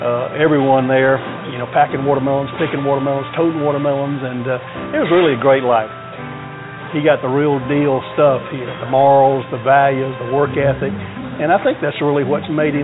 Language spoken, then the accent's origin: English; Georgia, United States; We grew up here in Middle Georgia. We had an integral family here. He grew up modestly like we all did here. My dad farmed.